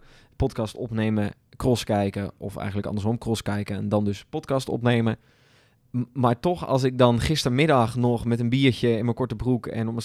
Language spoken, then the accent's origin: Dutch; North Brabant, Netherlands; Als Brabander moet ik me nu opwerpen als een soort buffer?